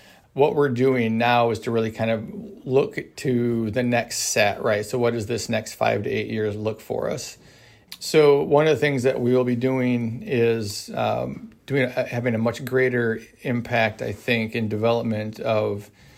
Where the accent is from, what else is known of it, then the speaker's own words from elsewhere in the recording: Michigan, United States; I am from the Bawating Anishinaabe Nation, federally recognized as the Sault Ste. Marie Tribe of Chippewa Indians.